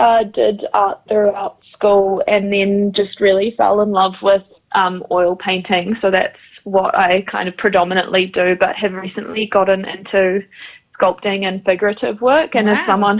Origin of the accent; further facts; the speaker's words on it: Tauranga, Bay of Plenty, New Zealand; now in Wellington, New Zealand; ko Māo te Maunga, ko Tauranga Moana te Moana. So I'm originally from Tauranga, but have recently moved to the beautiful capital of our country